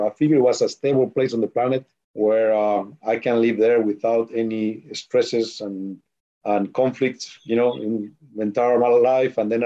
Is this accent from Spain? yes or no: yes; Spain; when I grew up in Spain, I grew up in the mountains. You know, I was very used to the cold.